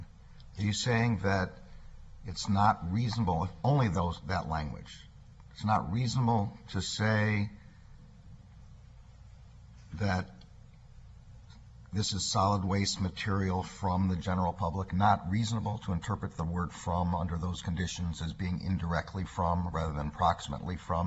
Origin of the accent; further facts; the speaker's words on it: Chicago, Illinois, United States; I was born in Chicago. Somebody says where you're from. I can say Chicago, even though I don't live in Chicago now